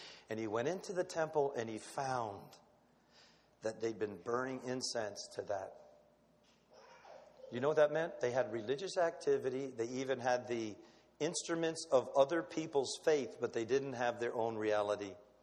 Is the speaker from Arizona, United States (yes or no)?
no; Florida, United States; I was raised in Florida. First thing I did was teach my kids which ones are poisonous, which ones aren't.